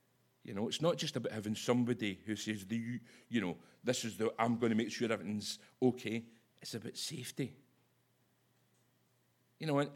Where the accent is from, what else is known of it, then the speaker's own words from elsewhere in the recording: Scotland, United Kingdom; now in England; England. I've lived in England longer than I've lived in Scotland. And as you can see, it's affected my accent, talking really posh.